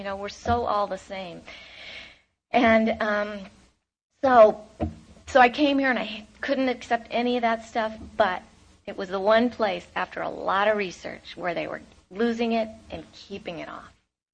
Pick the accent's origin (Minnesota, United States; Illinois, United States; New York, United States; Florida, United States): New York, United States; I'm sorry, but I'm from Westchester County, New York.